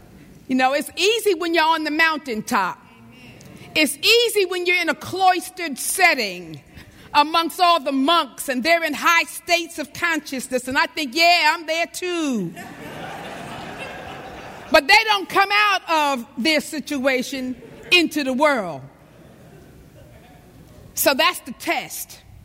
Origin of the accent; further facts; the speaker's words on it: India; I come from India, and usually my state when I return, it may last for a couple of weeks